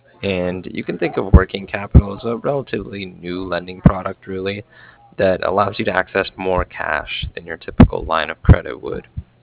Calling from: Cardiff, Wales, United Kingdom; I'm calling from Cardiff.

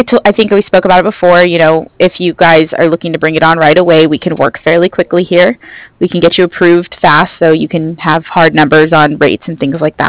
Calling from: San Diego, California, United States; I'm in San Diego.

